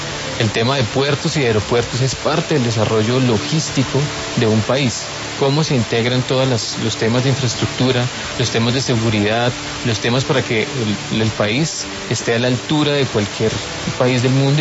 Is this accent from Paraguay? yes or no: no; Colombia; Aquí en Colombia nosotros tenemos un gran potencial por la posición geoestratégica de nuestro país